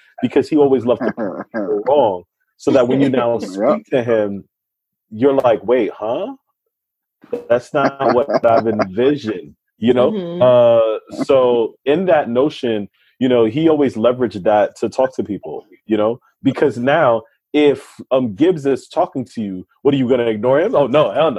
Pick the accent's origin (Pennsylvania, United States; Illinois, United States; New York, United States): New York, United States; Coney Island; constantly reminded me that I did not grow up in Westchester County, but I grew up in Coney Island.